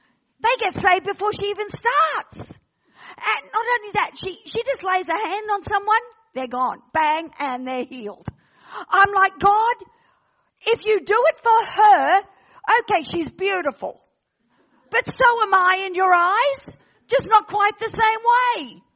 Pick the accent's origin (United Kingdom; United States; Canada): United Kingdom; I'm British as well. I've got Irish, Scottish, I've got the lot in me. Everything except Wales.